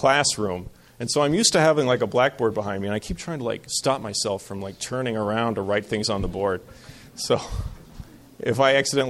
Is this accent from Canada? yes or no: no; United States; but I'm an American, and I care about things that pertain to me